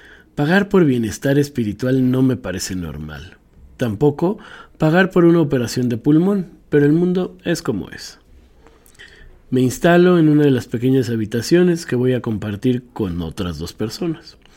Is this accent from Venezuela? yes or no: no; Peru; now in Barcelona, Spain; soy peruana, pero hace 8 años que vivo en Barcelona.